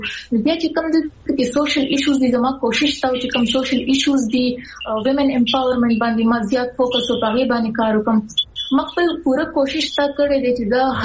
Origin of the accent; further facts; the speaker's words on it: Mardan, Khyber Pakhtunkhwa, Pakistan; او زه مردان سره تعلق لرم او ما خپل سبق جرنالیزم چې کوم دی هغه عبدالولی خان یونیورسيټي مردان